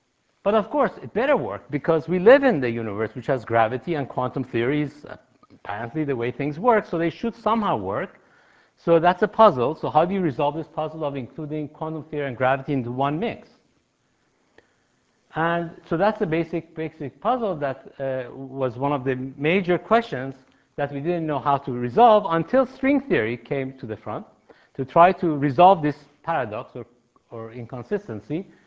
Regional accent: Boston, Massachusetts, United States; Not to mention that I'm from Boston. It's very cold back there, and being here is a fantastic thing at the same time.

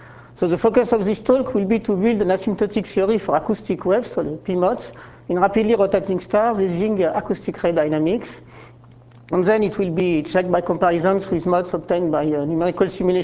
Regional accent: Toulouse, Occitania, France; I'm from Toulouse

